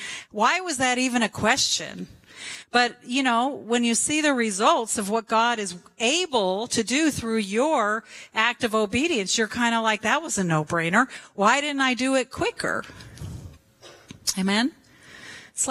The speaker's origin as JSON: {"language": "English", "region": "Colorado", "country": "United States", "said": "I'm from Colorado. I know how to build a fire."}